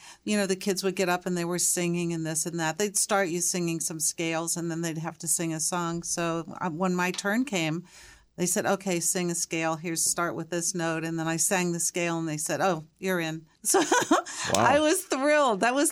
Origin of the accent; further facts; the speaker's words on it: Cincinnati, Ohio, United States; I grew up in Cincinnati, and they have a great symphony orchestra.